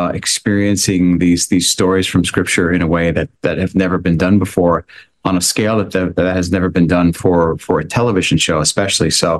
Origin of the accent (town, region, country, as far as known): Australia; accent: Australian